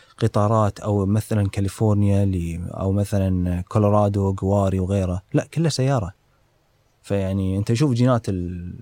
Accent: Kuwait

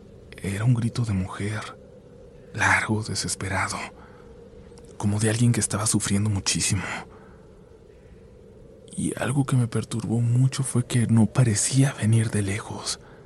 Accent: Misiones, Argentina; soy de Misiones, en Argentina.

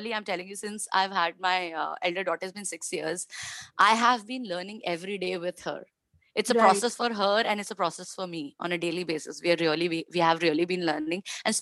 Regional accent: India; I'm an Indian parent.

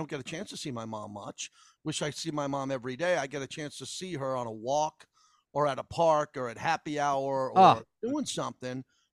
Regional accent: New York, United States; you just don't want to find out that the Gilgo Beach serial killer is from your hometown, which is my hometown.

